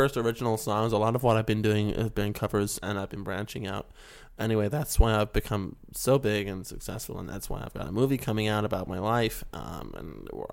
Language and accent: English; West Virginia, United States; now in California, United States; You can tell by my accent that I'm clearly from West Virginia.